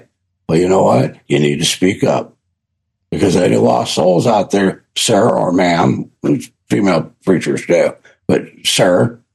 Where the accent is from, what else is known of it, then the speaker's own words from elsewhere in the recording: Midwest, United States; I grew up in Baptist churches in the middle of the United States.